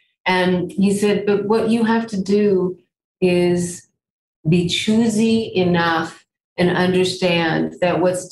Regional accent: United States; I'm not traditionally Asian anymore. I'm an American. I grew up here, you know

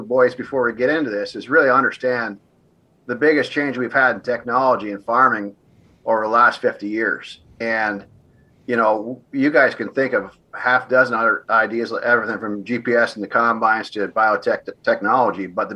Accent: Ontario, Canada; now in Mount Vernon, United States; north of Mount Vernon, Iowa here. So we love it here.

